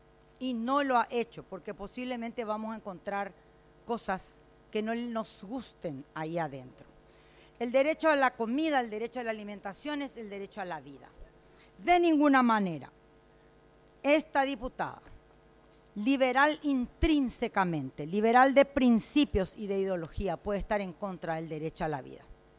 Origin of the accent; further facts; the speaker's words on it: Paraguay; Acá no somos estafados algunos paraguayos, acá todos somos estafados.